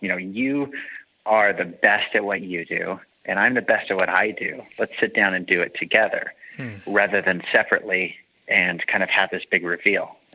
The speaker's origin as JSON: {"language": "English", "region": "California", "country": "United States", "tie": "born or raised there", "said": "So real early days, I grew up in Central Coast, California, and my grandpa taught design down in LA for 30 years."}